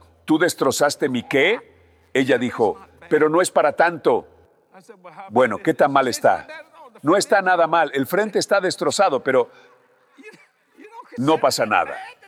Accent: New Orleans, Louisiana, United States; also born or lived in Houma; La única razón por la que viví en Houma, porque soy un chico de Nueva Orleans, me crié aquí en la orilla oeste de Nueva Orleans.

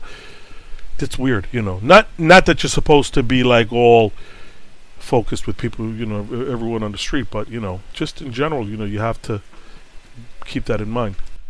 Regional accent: New York City, New York, United States; it's funny, you know, I grew up in New York, but I appreciate it as if I was a tourist.

